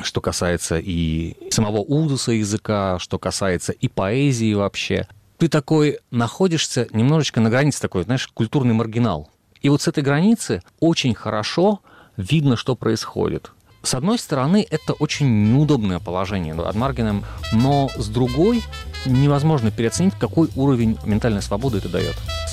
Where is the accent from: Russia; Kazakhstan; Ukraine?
Kazakhstan; я человек русской культуры, я русский поэт, в конце концов. Но то, что я родился в Казахстане и вырос в иной культуре